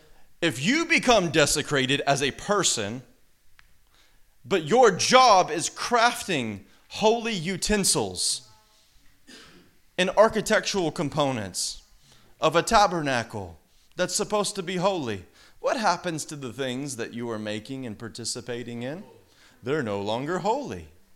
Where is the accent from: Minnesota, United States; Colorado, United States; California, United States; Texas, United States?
Texas, United States; America. Even worse, Texas. And I'm Texan.